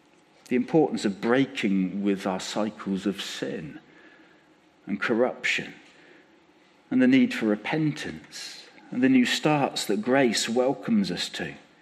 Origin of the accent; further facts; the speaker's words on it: Bradford-on-Avon, South West England, United Kingdom; When I was a boy growing up in Bradford-on-Avon, on the edge of the town, on a crossroads